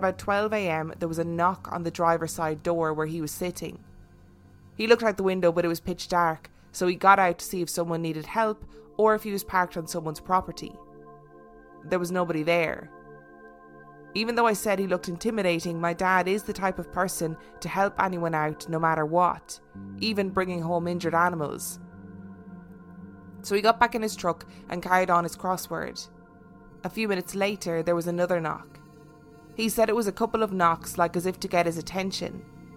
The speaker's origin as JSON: {"language": "English", "town": "Dublin", "region": "Leinster", "country": "Ireland", "said": "We're from Dublin, but I know it was somewhere down the country."}